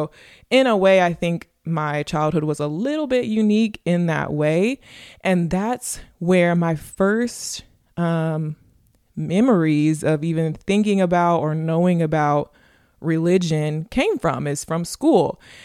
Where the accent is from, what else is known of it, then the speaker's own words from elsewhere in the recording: Texas, United States; The fact that I'm a Texan, the fact that I am a Black American.